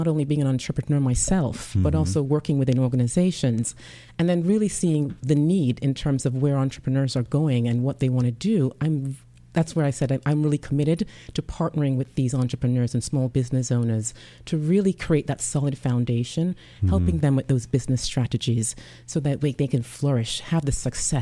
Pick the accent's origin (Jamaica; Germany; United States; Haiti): Jamaica; I'm originally from Jamaica.